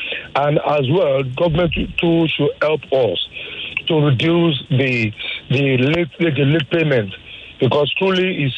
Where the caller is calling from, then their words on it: Lekki, Lagos, Nigeria; I'm calling from Lekki.